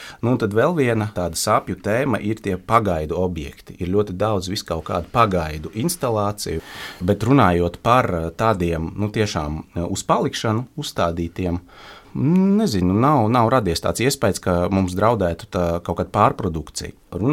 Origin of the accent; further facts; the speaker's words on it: Riga, Latvia; Es pats, būdams rīdzinieks